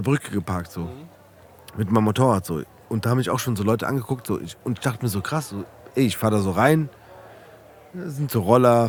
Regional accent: Frankfurt, Hesse, Germany; ich komme aus Rödelheim. Nein, ich komme aus Rödelheim.

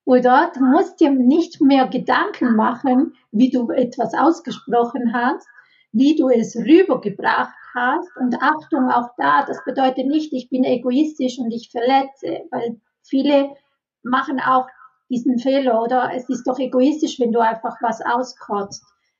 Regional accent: Italy; ich als Italienerin

